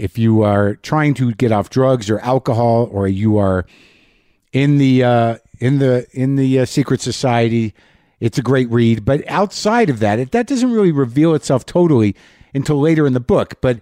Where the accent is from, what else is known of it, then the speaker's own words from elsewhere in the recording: Albuquerque, New Mexico, United States; Los Poblanos is in New Mexico, Albuquerque, the historic inn and organic farm just down the street from where I grew up.